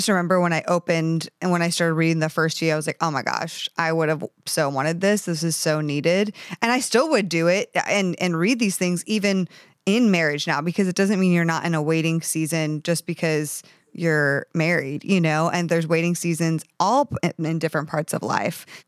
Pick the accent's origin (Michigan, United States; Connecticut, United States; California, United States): Connecticut, United States; Like, it was, I grew up in Connecticut. It was just not the same with football there.